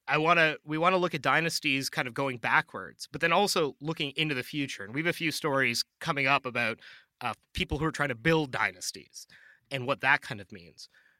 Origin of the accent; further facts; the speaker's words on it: Vancouver, British Columbia, Canada; It's a podcast called Crackdown, and it's based out of my hometown of Vancouver.